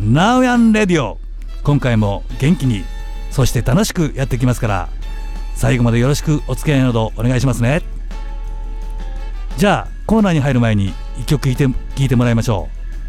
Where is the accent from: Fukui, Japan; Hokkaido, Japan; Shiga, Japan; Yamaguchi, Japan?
Yamaguchi, Japan; 私ね、残念ですが沖縄じゃありません。山口県出身です。山口ね。で、山口に住んでます。で、まあラジオの収録のたびに山口から通ってるんですけど、